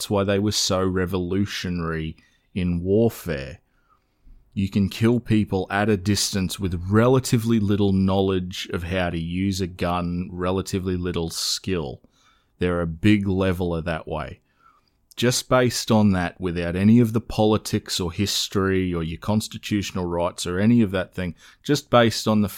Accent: Australia; just as an Australian who was a young, I think I was 12 when the Port Arthur massacre came along

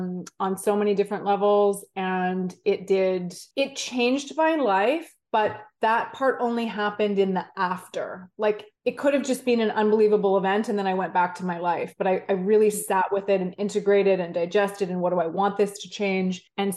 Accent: Vancouver, British Columbia, Canada; I grew up in Vancouver, Canada, skied at Whistler pretty much all my life. And, you know, I had a good life there. Like, I was in my late 20s.

